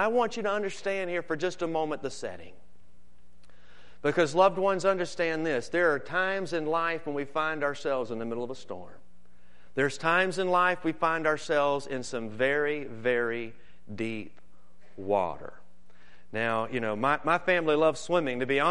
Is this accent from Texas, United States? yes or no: no; North Carolina, United States; Now, my roots are from North Carolina, all right? That's why I have this New York City accent.